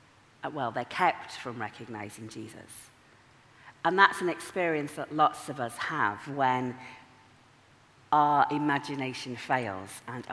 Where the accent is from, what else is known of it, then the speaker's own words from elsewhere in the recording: Yorkshire and the Humber, United Kingdom; I'm from Yorkshire. I love all of Yorkshire